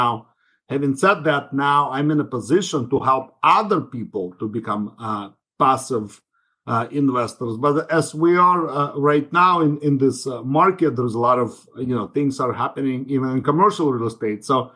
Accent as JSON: {"language": "English", "country": "Ukraine", "moved": "yes", "lives_now": "United States", "said": "So I'm originally from Ukraine. I have immigrated 30 plus years ago and ended up settling down in Silicon Valley."}